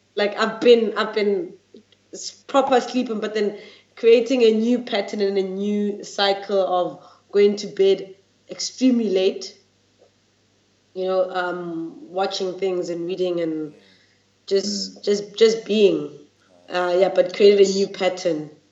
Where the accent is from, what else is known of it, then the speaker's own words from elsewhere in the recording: Soweto, Gauteng, South Africa; No. I'm from Johannesburg. I'm from Soweto.